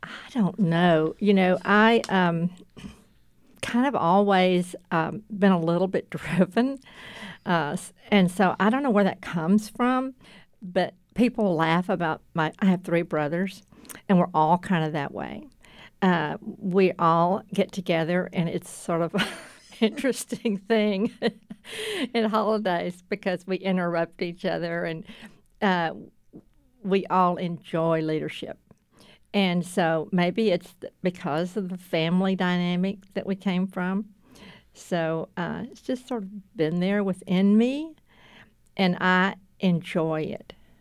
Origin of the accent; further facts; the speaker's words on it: Waco, Texas, United States; that board introduced me to some people that I had never known because I grew up in Waco, but I was coming back.